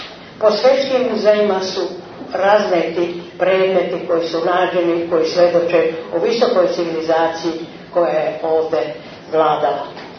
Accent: Belgrade, Serbia; Ja sam Beograđanka, poreklom je odavde iz Hercegovine

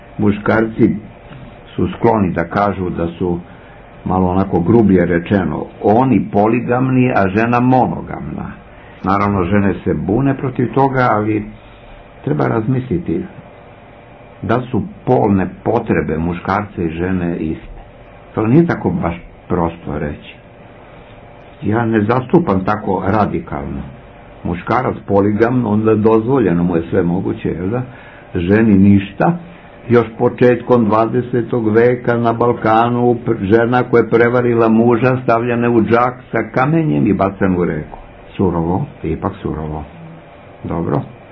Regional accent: Belgrade, Serbia; born there; ja sam rođen u Beogradu

